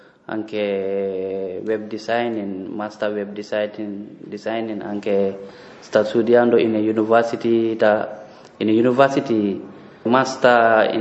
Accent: Gambia; Italian is a second language; now in Italy; che io ho avuto in Gambia, ho lasciato il mio paese perché ho tanti problemi. E con la famiglia, con altre persone. Dopo ho scappato, ho venuto in Italia

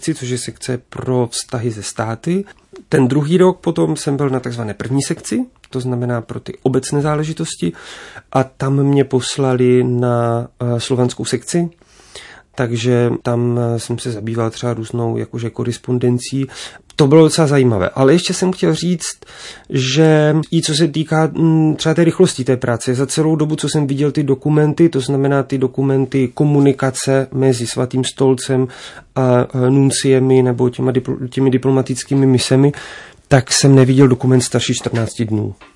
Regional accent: Ostrava, Moravian-Silesian Region, Czechia; Pocházím z Ostravy a pocházím z takové normální katolické rodiny.

